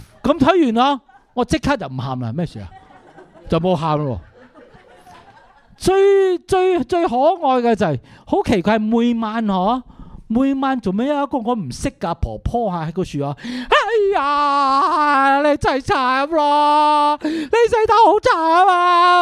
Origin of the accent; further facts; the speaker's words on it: Guangdong, China; 請問我們廣府人喜不喜歡去那些地方啊？